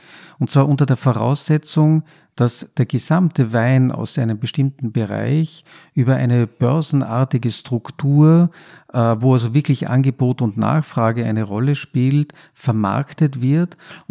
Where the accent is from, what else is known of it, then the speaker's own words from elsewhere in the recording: Austria; ein Weingarten bei uns in Österreich ist ja kein Weingarten, der quasi jetzt in der Regel von einem Winzer bewirtschaftet wird